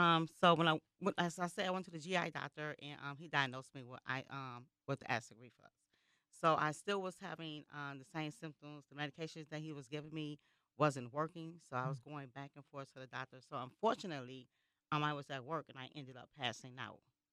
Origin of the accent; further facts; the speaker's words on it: Michigan, United States; So from there, I relocated back here to Michigan. I'm from Michigan, and this is what my support team is.